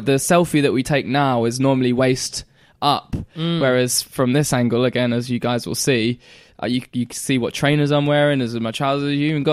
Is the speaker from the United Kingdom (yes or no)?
yes; London, United Kingdom; even just through acting or just growing up in London and stuff